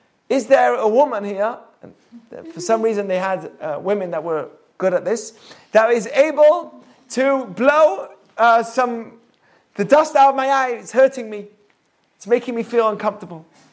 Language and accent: English; Manchester, North West England, United Kingdom; There is a story in Manchester where I'm from England. What gave it away? I'm from England.